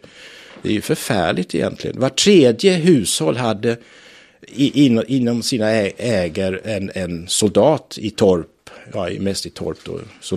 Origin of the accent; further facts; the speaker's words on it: Melbourne, Victoria, Australia; also born or lived in Ludvika; Nej, jag kommer söderifrån. Jag är uppvuxen i Melbourne.